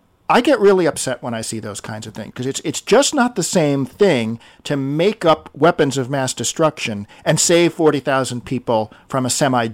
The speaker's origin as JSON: {"language": "English", "country": "United States", "said": "But you know what? As an American, unfortunately"}